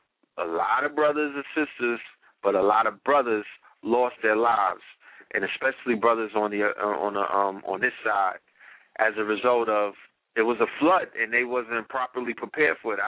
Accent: Brooklyn, New York, United States; And I come from Flatbush in the territories of Brooklyn.

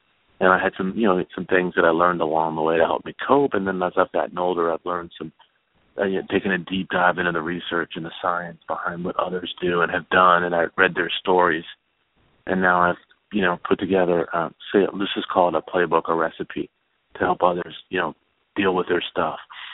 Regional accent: Washington, District of Columbia, United States; But so I grew up in Washington, D.C., and, you know, feeling like I really didn't belong.

